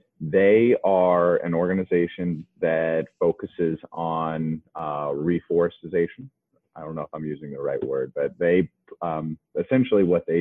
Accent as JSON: {"language": "English", "town": "Cincinnati", "region": "Ohio", "country": "United States", "tie": "born or raised there", "said": "I grew up in Cincinnati, and he was living in Cincinnati."}